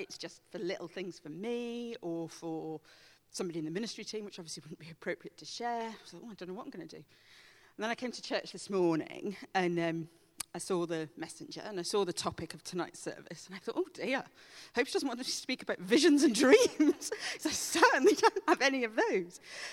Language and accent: English; Dunblane, Scotland, United Kingdom; But anyway, I come from Dunblane